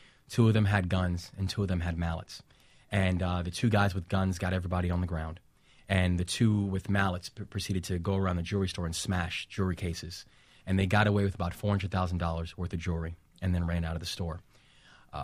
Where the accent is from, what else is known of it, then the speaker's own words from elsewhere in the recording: Bronx, New York, United States; the areas that we were growing up in the Bronx during the, you know, mid-late 1980s